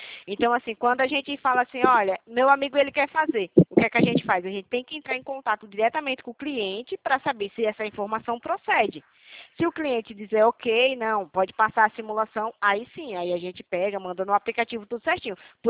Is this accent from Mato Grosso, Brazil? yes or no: no; Sergipe, Brazil; moved away; Eu sou de Sergipe